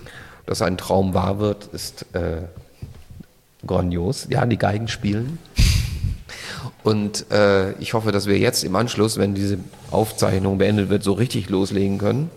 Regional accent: Austria; Als Österreicher natürlich.

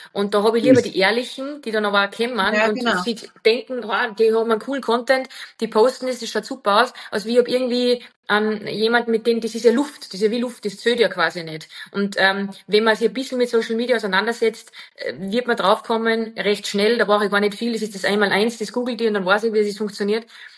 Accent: Wagrain, Salzburg, Austria; Dialekt und ich bin aus dem Salzburger Land, aus Wagrain. Und ich habe das ja nie versteckt, egal wo wir gelebt haben, egal was ich gemacht habe, weil es sind meine Wurzeln und darauf bin ich stolz.

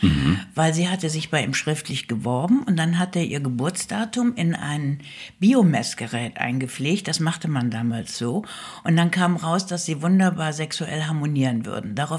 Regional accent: Rhineland, Germany; born there; ich bin an einem Karnevalssonntag im Rheinland geboren worden.

